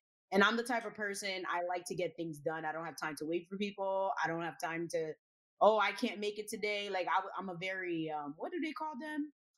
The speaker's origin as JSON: {"language": "English", "region": "New Jersey", "country": "United States", "tie": "born or raised there", "also_born_or_lived": "Bay Shore", "said": "Yeah, so I grew up in Jersey. I was born in Long Island. I was born in like the Bayshore area."}